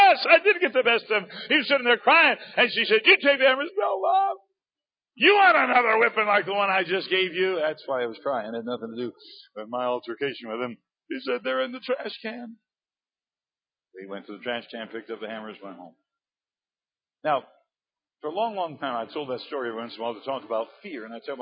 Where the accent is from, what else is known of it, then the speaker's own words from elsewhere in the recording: Detroit, Michigan, United States; also born or lived in Royal Oak; I grew up in Detroit from about second grade till, I think we moved to Royal Oak when I was in the ninth grade, lived in the city of Detroit.